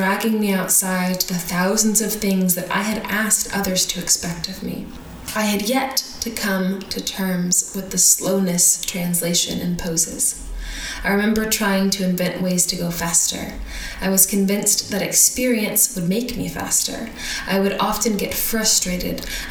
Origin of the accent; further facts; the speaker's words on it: Texas, United States; a ways north of my hometown up in Dallas